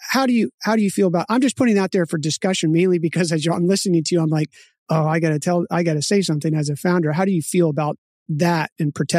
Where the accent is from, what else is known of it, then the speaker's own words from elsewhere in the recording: Maryland, United States; I'm originally from Maryland, which is not a low tax state.